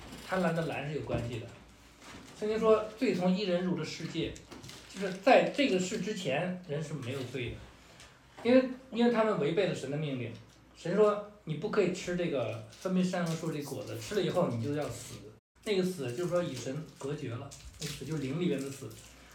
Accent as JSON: {"language": "Chinese", "country": "China", "said": "就我们中国人，尤其中国人。"}